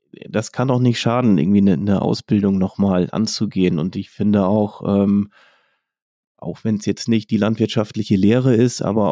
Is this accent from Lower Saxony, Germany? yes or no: no; Kiel, Schleswig-Holstein, Germany; ich habe in Kiel mein Agrarstudium gemacht, im Bachelor und Master, bin auch geborener Kieler, also ja, doch ein typisches Nordlicht, würde ich mal sagen.